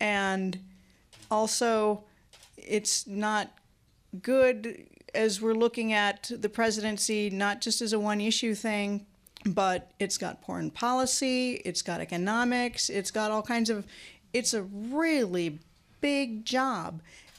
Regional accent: West Branch, United States; I'm from West Branch.

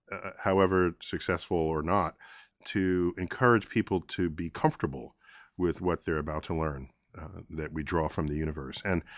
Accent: New York City, New York, United States; And I grew up in New York City. So that would be the Hayden Planetarium, where I now serve as director.

